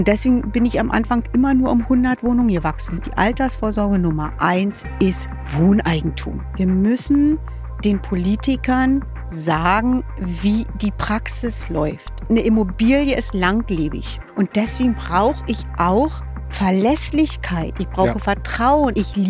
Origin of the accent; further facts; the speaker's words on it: Berlin, Germany; now in Brandenburg, Germany; Ich bin in Berlin geboren, also wirklich eine Ur-Berlinerin.